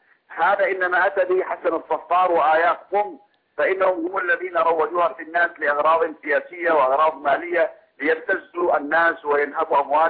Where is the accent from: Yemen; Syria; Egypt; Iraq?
Yemen; عندنا في اليمن